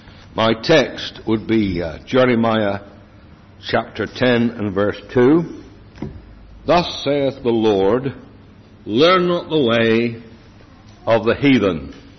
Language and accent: English; England, United Kingdom; Speaking as an Englishman here this morning, I can say this.